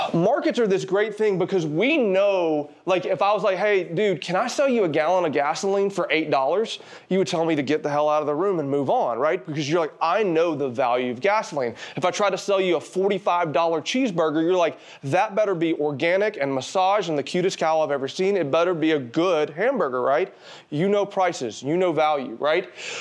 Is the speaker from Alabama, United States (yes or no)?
yes; Alabama, United States; I know I'm a redneck from Alabama